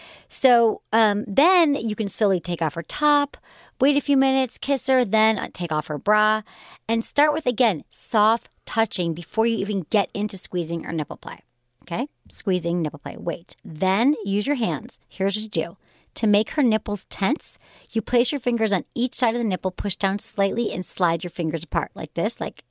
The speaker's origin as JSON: {"language": "English", "country": "Zimbabwe", "said": "I'm 25 and I'm from Zimbabwe. Listening all the way in Zimbabwe."}